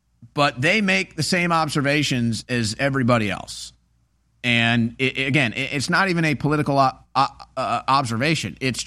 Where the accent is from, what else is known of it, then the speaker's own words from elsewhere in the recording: United States; I'm an American.